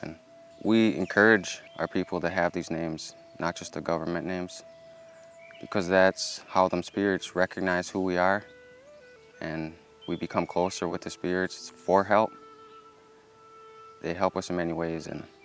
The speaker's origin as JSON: {"language": "English", "region": "Wisconsin", "country": "United States", "said": "I come from the St. Croix, Chippewa Indians of Wisconsin band, and I work under the Education Department as a culture coordinator."}